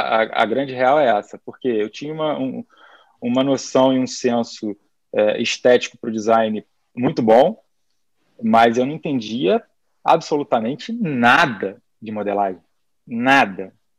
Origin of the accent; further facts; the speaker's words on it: Rio de Janeiro, Brazil; Eu sou do Rio, o Rio de Janeiro tem um clima que a gente só tem duas estações do ano, né, que é o verão e o inferno